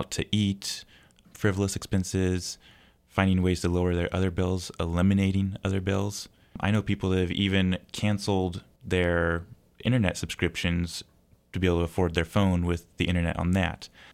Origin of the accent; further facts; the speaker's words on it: Washington, United States; I guess the best way I could compare it is, I'm from Washington, and so the South is known for hospitality.